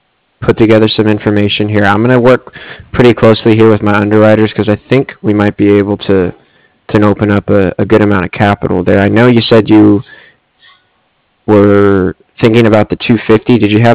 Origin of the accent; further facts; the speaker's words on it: Seattle, Washington, United States; I'm actually from Seattle.